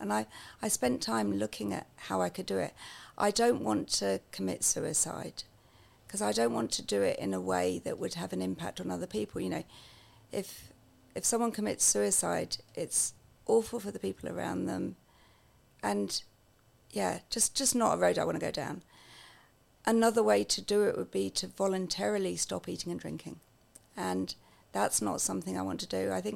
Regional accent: England, United Kingdom; I'm originally English.

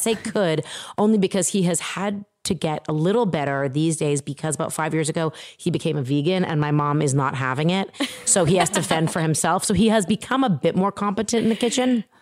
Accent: Toronto, Ontario, Canada; I grew up in Toronto.

